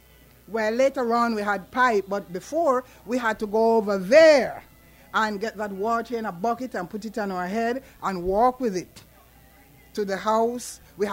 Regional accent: Jamaica; I'm a Jamaican storyteller. I was born and raised in the country part of Jamaica. The east of Jamaica, they call it the Rio Grande Valley.

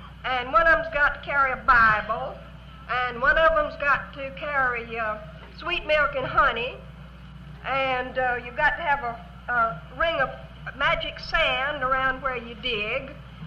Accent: Florida, United States; if ever I'm far away from Florida and I hear this song, I may just have to tune up and cry, as we Florida crackers say.

